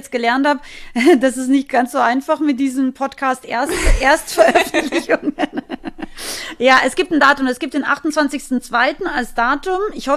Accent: Austria; ich bin ja aus Österreich, ich bin ein relativ direkter Mensch.

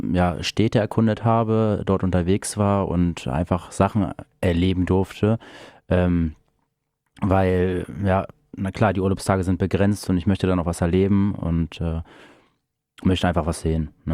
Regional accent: Großenheidorn, Lower Saxony, Germany; Ich komme gebürtig aus Großenhaidern. Mhm. Dementsprechend natürlich auch die Bindung zu dem Verein dort. Bin dort aufgewachsen und bin dann vor knapp 2 Jahren nach Hannover gezogen, in die Südstadt

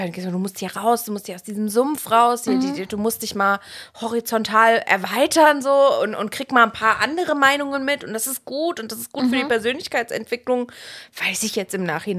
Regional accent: Bad Frankenhausen, Thuringia, Germany; Thüringen, aber eben nicht dörflich. Ne? Also das ist schon eine kleine Stadt und wir haben auch, das ist eine Kurstadt, ich komme aus Bad Frankenhausen.

